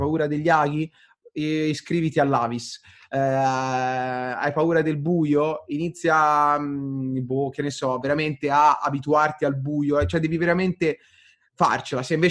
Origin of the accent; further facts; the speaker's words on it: Livorno, Tuscany, Italy; Sto trattenendo in quanto livornese, dai.